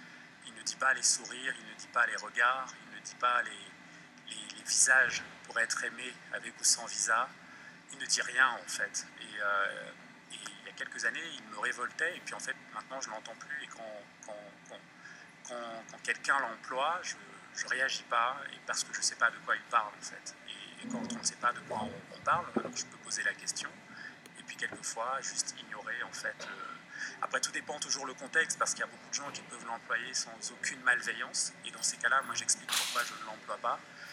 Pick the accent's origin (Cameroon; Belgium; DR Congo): Cameroon; moved away as an adult; now in France; Ah, pourquoi je suis parti du Cameroun? Je suis parti du Cameroun pour poursuivre le rêve de devenir écrivain. Et ce rêve, à l'époque, pour moi, passait nécessairement par la France.